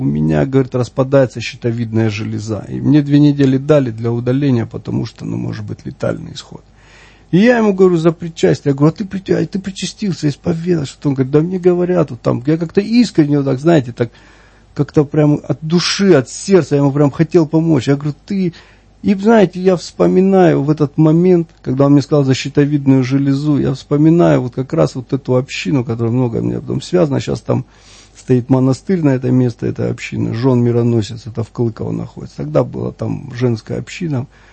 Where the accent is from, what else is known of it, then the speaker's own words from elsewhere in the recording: Mozdok, North Ossetia–Alania, Russia; Я сам родом из Моздока, это Северная Осетия. И у нас недалеко вообще находится там Владикавказ и Грузия